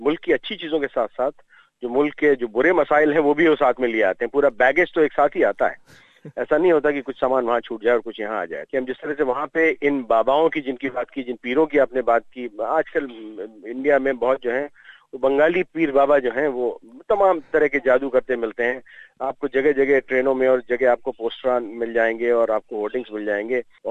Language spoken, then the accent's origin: Hindi; Lucknow, Uttar Pradesh, India; मैं basically national school of drama से हूँ, उसके बाद में मैं जर्मनी पढ़ने पढ़ाने के लिए गया था, लखनऊ का रहने वाला हूँ